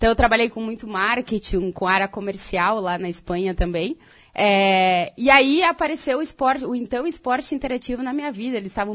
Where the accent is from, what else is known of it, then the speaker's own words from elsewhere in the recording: Carlos Barbosa, Rio Grande do Sul, Brazil; Mas eu saí de Carlos Barbosa empurrada pela minha mãe, literalmente, uhum.